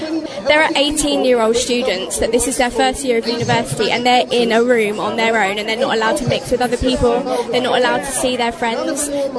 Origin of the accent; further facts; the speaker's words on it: United Kingdom; We are quite jolly people. We're British. We're ultimately, unapologetically, humorous, fun-loving people.